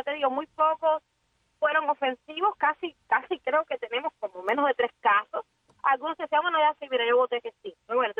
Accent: Cuba; somos todos los cubanos que de verdad queremos una Cuba donde todos quepamos

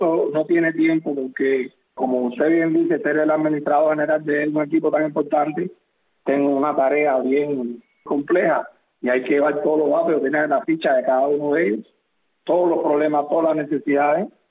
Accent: Havana, Cuba; born there; Bueno, yo nací en Ciudad de La Habana.

